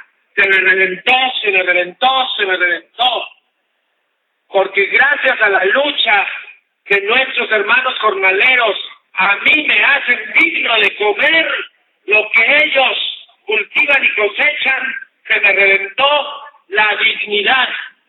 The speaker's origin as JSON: {"language": "Spanish", "country": "Mexico", "said": "nosotros, como mexicanos"}